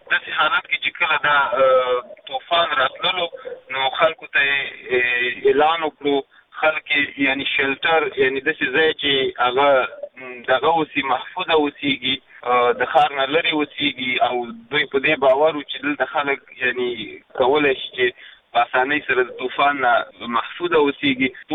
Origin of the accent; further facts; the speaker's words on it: Afghanistan; زه د افغانستان یم، افغان یم